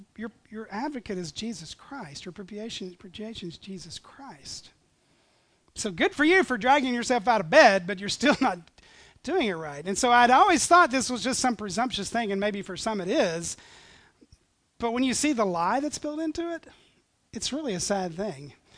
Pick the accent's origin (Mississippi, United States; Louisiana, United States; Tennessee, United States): Tennessee, United States; This is going to sound crazy, but I grew up in East Tennessee. I remember the first Catholic I ever met.